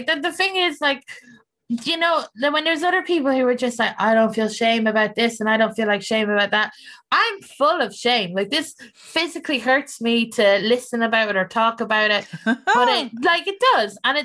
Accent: Ireland; because I'm Irish and Fern's Scottish and we do a lot of our stuff is like local references

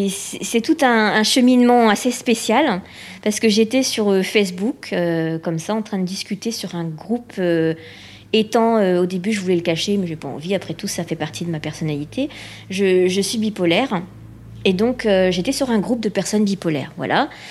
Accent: Réunion, France; j'ai été adoptée, je viens de La Réunion

